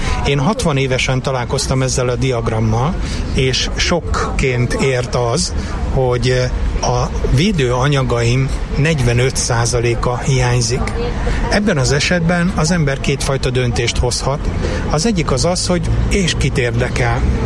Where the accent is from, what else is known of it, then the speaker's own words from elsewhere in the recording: Szeged, Csongrád-Csanád, Hungary; Én szegedi vagyok, nálunk a kézilabda és a kajakkenu az elsődleges sportok.